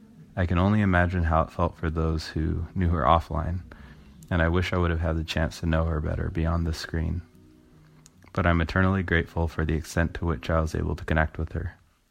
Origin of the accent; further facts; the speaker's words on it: Arizona, United States; born there; She was born in Massachusetts. I was born in Arizona. We grew up with very different cultural reference points throughout our lives